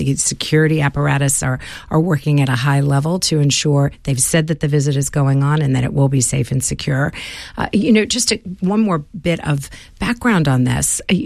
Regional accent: United States; moved away; You know, I'm an American. I lived there. I grew up there. I'm back and forth all the time.

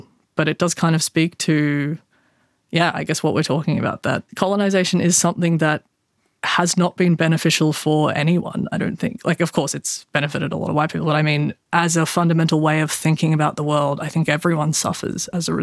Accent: Orange, New South Wales, Australia; I'm writing a lot of stories about growing up in Orange, and, you know, I guess I want to write characters who are Indigenous

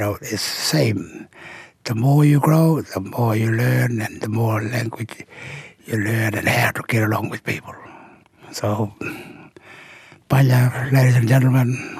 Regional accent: Australia; first language Pitjantjatjara; English is a second language; I'm a Pitjantjatjara man, and my language is Pitjantjatjara, and English is my third language.

